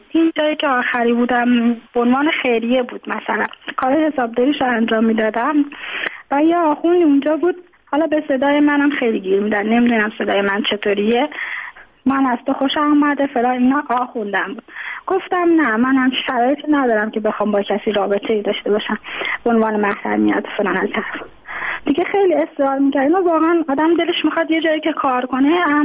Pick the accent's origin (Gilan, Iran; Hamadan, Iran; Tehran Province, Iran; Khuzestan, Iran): Tehran Province, Iran; Tehran; born there; now in Mashhad, Iran; من خودم متولد تهرانم، اینجا به دلایل ازدواج کردم اومدم اینجا، الان موندگار شدم، دیگه توان بازگشت نداشتم.